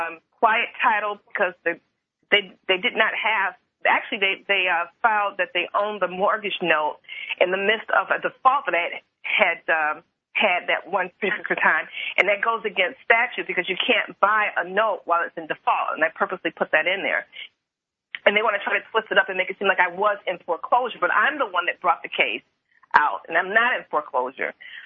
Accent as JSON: {"language": "English", "region": "Michigan", "country": "United States", "said": "I'm actually from Michigan. I'm currently visiting Texas."}